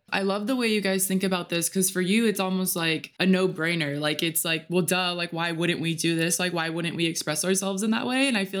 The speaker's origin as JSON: {"language": "English", "country": "United States", "tie": "born or raised there", "said": "for us, like, growing up in America, it just feels like there's so many rules of what, like, what you can and can't do."}